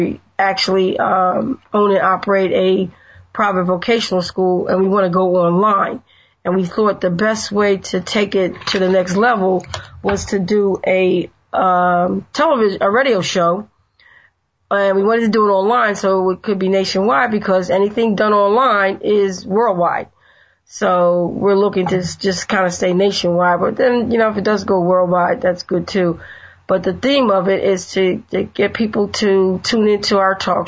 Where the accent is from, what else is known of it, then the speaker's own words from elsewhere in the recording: New Jersey, United States; We are from New Jersey, and we did a show in New Jersey near Atlantic City